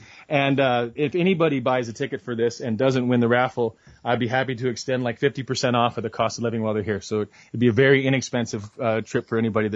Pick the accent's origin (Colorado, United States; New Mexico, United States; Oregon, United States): Oregon, United States; now in Portland, United States; I came from Southern Oregon and it was a really like do it yourself kind of place. I grew up in a wrecking yard. And then I moved to Portland